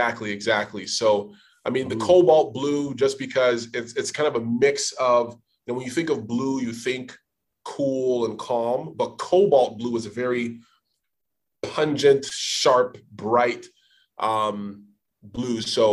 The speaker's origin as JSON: {"language": "English", "country": "Nigeria", "said": "so I'm originally from Nigeria."}